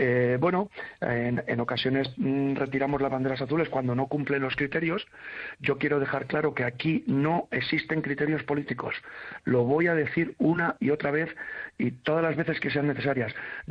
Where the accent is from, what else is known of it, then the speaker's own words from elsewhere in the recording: Galicia, Spain; Los españoles somos solidarios, los gallegos somos solidarios